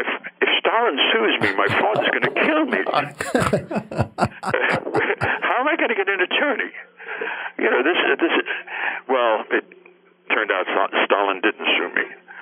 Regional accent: Bronx, New York, United States; So growing up in the Bronx, yes, all my friends were Jewish.

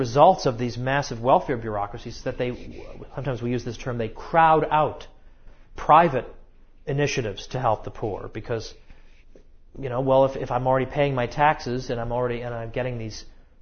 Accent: Massachusetts, United States; also born or lived in New York; I mean, I came from there. I came from Massachusetts. I lived in New York for quite some time.

